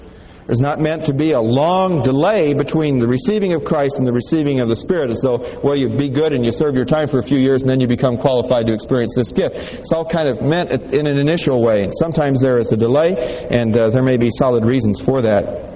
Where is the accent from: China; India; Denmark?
China; Tibet; I was a kid growing up in Tibet, Tibetan demon worshippers spoke in tongues.